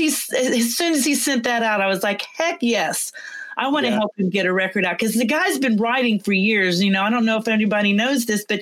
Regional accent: McKinney, Texas, United States; they're going to host it from my hometown this year in McKinney, Texas. I'm so excited about that.

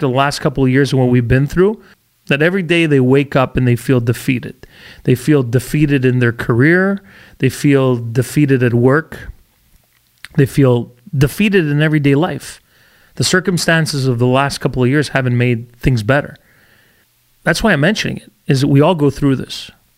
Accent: Montreal, Quebec, Canada; moved away as an adult; Knowing early on that I had to leave my hometown of Montreal in order to make it, I moved across to the West Coast and applied, got jobs and did what I had to do to get better.

